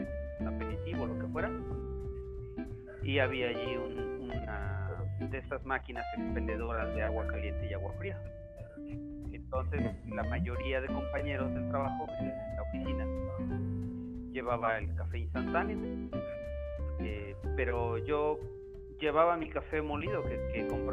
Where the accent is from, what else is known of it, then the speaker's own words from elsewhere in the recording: Tehuacán, Puebla, Mexico; Soy originario de una ciudad que se llama Tehuacán, en el estado de Puebla, aquí en México. Mi ciudad se encuentra ubicada en el centro sureste de la República Mexicana.